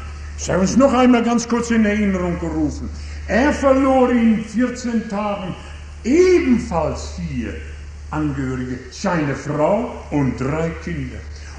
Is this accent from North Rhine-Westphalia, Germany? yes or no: yes; North Rhine-Westphalia, Germany; da oben bei uns in Westfalen